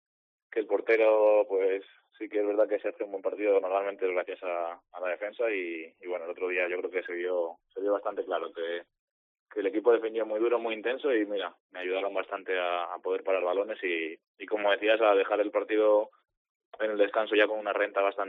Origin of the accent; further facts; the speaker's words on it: Madrid, Community of Madrid, Spain; now in Torrelavega, Spain; soy de Madrid, del norte